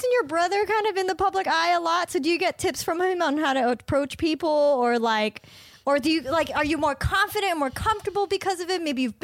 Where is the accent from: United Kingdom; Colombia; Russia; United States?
United States; Flushing, New York; Obviously, it's amazing. I'm from Flushing.